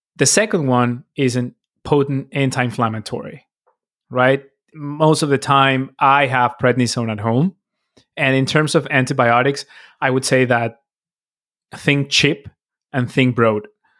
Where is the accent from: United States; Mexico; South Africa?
Mexico; I grew up in Mexico